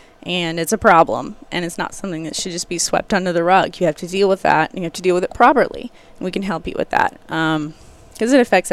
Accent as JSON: {"language": "English", "region": "Arkansas", "country": "United States", "said": "So I'm from a small town in Arkansas, actually, originally."}